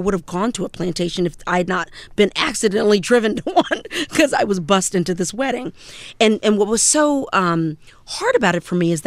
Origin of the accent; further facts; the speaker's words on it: the South, United States; I knew the invitation said plantation, but I'm from the South